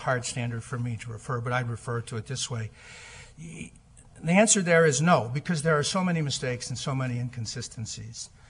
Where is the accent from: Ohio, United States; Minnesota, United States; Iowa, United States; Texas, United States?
Ohio, United States; I'm from Ohio and I have clients there, so I have to refer.